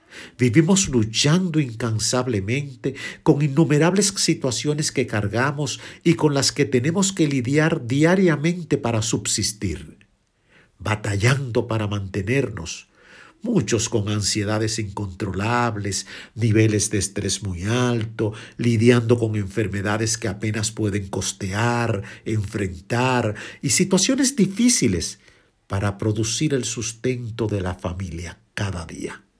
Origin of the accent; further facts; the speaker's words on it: Dominican Republic; adorado país, la República Dominicana, la patria de Juan Pablo Duarte. Pedí al Todopoderoso bendecir a mi tierra y no permitir que, a pesar de las limitaciones, mis compatriotas pierdan la esperanza